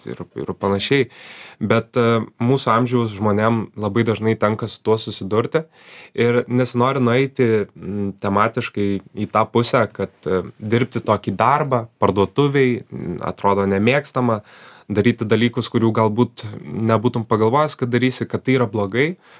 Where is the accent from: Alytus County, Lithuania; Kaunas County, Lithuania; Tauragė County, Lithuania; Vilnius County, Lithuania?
Alytus County, Lithuania; Alytus; aš iš Alytaus